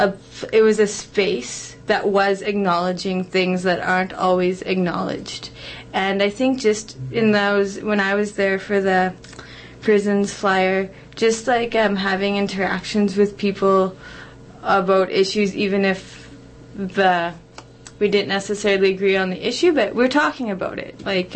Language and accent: English; Canada; this identity I have of myself as a Canadian